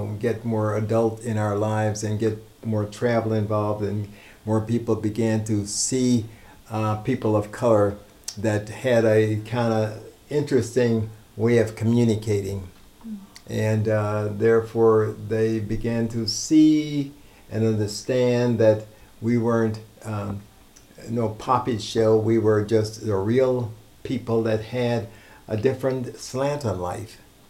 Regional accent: Chicago, Illinois, United States; My parents, being from Jamaica, I never really knew the difference until I was growing up in Chicago and found myself, along with my siblings, mocked all the time because of our mannerism and or perhaps the way we enunciated.

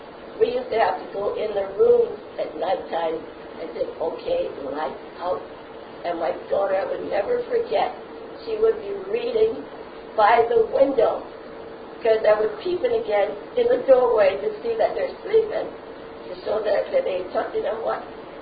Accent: Panama; My first marriage to me was still a transition because I was from Panama, he was from America. We had two different cultures.

